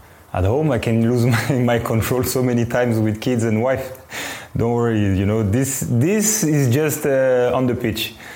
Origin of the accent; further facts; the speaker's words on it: France; So they knew I was from France, and they really wanted to help me